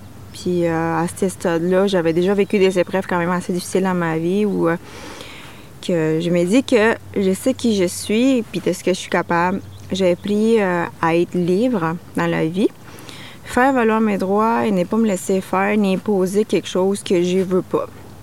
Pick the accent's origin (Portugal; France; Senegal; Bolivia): Bolivia; comme la famille traditionnelle chez nous en Bolivie.